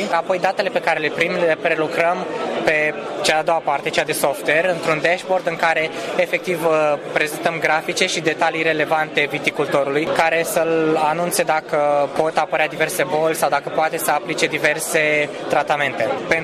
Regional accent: Bucharest, Romania; sunt din București și sunt student la Facultatea de Automatică și Calculatoare în anul al treilea.

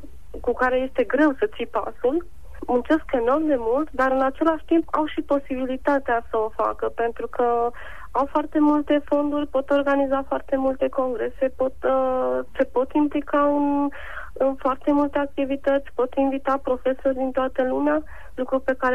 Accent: Suceava, Suceava County, Romania; moved away as an adult; Când am plecat de la Suceava la Iași, mi s-a părut că am dat un pas. Când am plecat de la Iași la Oviedo, la fel. Iar când am ajuns în Elveția, la fel.

